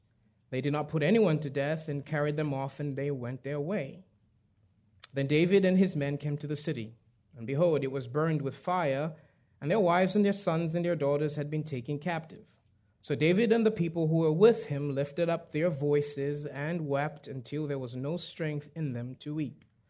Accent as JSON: {"language": "English", "country": "Malawi", "tie": "born or raised there", "moved": "as an adult", "said": "I was born and raised in Malawi, and I met my beautiful wife there."}